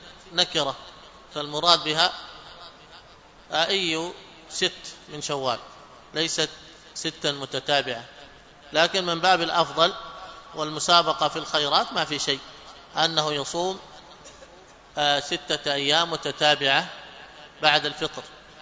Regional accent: Yemen; وزكاة الفضة قد يكون هنا عندنا في اليمن ليس لها قيمة محددة

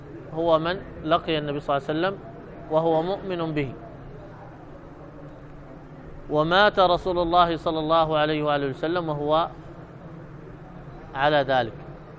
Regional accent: Hadramaut, Yemen; أنا من حضرموت هنا من كندة

